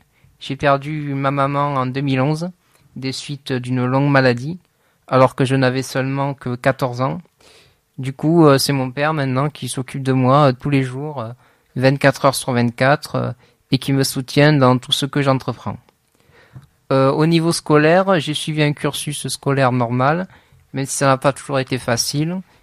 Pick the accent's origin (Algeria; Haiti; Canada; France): France; Lézignan-Corbières, Occitanie; also born or lived in Narbonne; j'ai 28 ans, je suis né à Narbonne et j'ai grandi à Lézignan-Corbières.